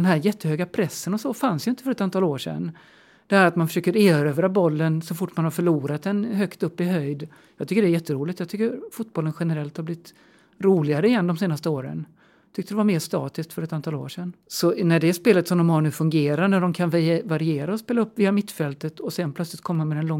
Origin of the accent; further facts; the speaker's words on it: Borås, Västra Götaland County, Sweden; Jag är ju född och uppväxt i Borås och har gått på matcherna där sedan jag var barn.